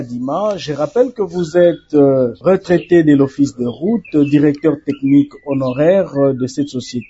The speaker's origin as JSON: {"language": "French", "country": "DR Congo", "said": "Qu'est-ce qui explique chez nous en RDC les routes coûtent toujours plus cher et ne durent pas longtemps?"}